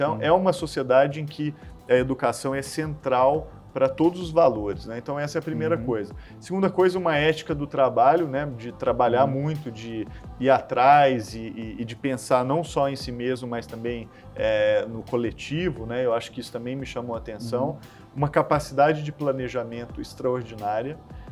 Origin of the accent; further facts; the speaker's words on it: Brazil; E num belo dia a gente estava gravando em Pequim e a gente, como brasileiro, gosta de improvisar, né?